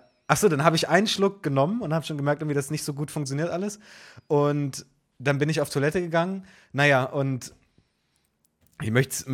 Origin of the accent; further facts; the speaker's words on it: Dessau, Saxony-Anhalt, Germany; das war in meiner Heimatstadt